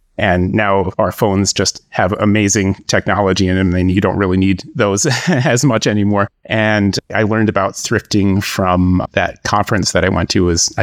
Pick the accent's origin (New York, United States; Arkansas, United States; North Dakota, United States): New York, United States; now in Allentown, United States; I am originally from New York. I live in Allentown, Pennsylvania with my wife.